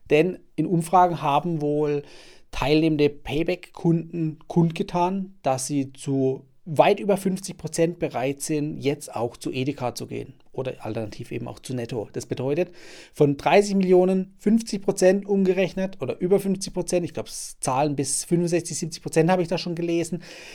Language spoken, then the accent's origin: German; Baden-Württemberg, Germany; wie zum Beispiel bei uns im Süden in Baden-Württemberg.